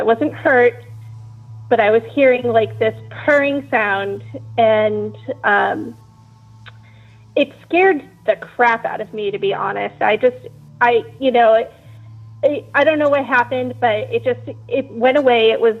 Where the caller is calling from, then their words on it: Massachusetts, United States; I'm calling from Massachusetts.